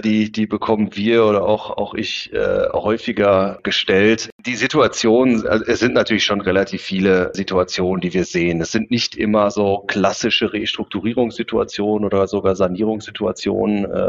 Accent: North Rhine-Westphalia, Germany; Ich bin ein Sauerländer Junge sozusagen

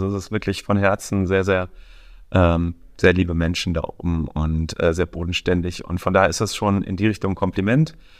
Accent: North Rhine-Westphalia, Germany; Ich komme aus dem Düsseldorfer Raum.

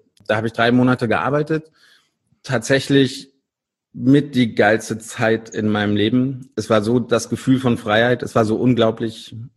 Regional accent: Eitorf, North Rhine-Westphalia, Germany; also born or lived in Leverkusen; es liegt halt Eitorf an der Sieg, ist zwischen Siegburg und Siegen, aber viel näher an Siegburg. Es gehört noch zur Köln-Bonner Bucht.

